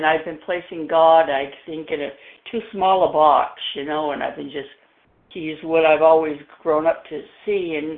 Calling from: Florida, United States

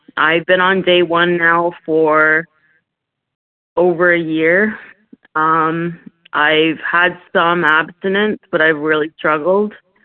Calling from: Ontario, Canada; I'm calling from Ontario, Canada.

